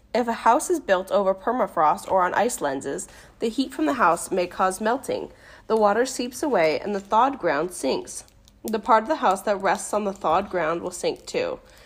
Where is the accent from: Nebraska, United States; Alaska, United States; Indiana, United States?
Alaska, United States; and we are actually from Alaska. I don't know if I've ever mentioned that before. And we are from the interior of Alaska, and right now it's actually pretty chilly.